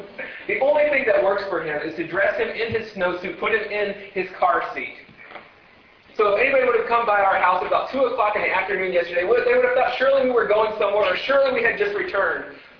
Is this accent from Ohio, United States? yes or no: yes; Ohio, United States; Growing up in Yankee Land in Ohio, I didn't even see this kind of snow there.